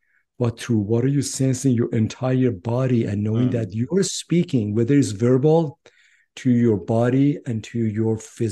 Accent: Iran; English is a second language; moved away as an adult; now in United States; So I grew up in Iran, and most of my adult life I've been US.

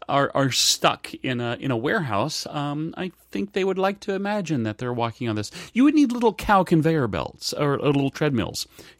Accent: Bavaria, Germany; growing up in Germany and spending a lot of time in Bavaria

